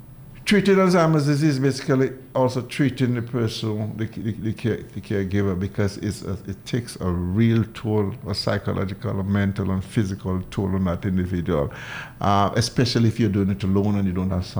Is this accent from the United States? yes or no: no; Marigot, Saint Andrew, Dominica; Because I'm from Marigot, so I have to serve my people from Marigot.